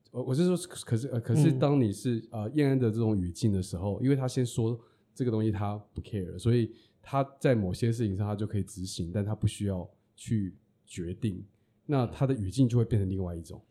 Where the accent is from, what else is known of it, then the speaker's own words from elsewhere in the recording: Taiwan; 然后我要如何相信我是台湾人